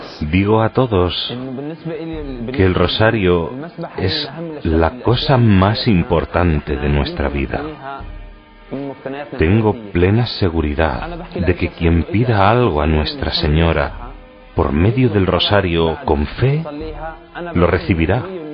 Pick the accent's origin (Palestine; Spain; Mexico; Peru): Palestine; Beit Jala, West Bank; Spanish is a second language; Tengo 23 años y soy de Beyjala. Beyjala es un pueblo pequeño cerca de Belén